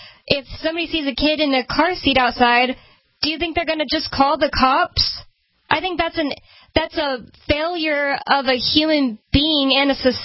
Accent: San Antonio, Texas, United States; I haven't been to Mexico, but I've known tons of Mexicans. I'm from San Antonio

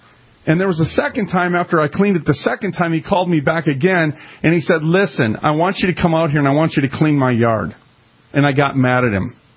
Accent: Minneapolis, Minnesota, United States; Now, keep in mind, I'm a kid from North Minneapolis.

